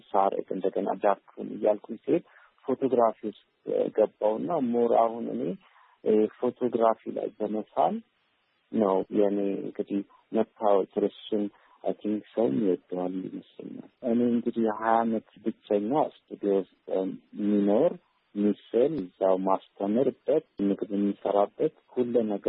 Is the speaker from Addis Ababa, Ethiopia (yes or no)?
yes; Addis Ababa, Ethiopia; born there; የተወለድኩት እዚሁ አዲስ አበባ ፒያሳ ዶሮ ማነቂያ ባለ አካባቢ ነው። በአገር ፍቅርና በዶሮ ማነቂያ ያለ ትንሽ ሰፈር ነው። ሹፌር ሰፈር ይባላል።